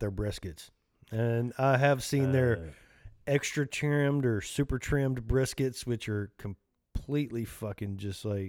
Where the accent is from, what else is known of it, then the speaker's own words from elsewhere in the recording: Texas, United States; I'm from Texas.